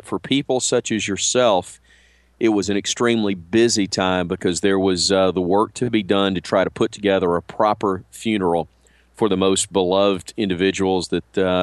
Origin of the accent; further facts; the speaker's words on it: Fairfield, Alabama, United States; I grew up in Fairfield, just outside of Birmingham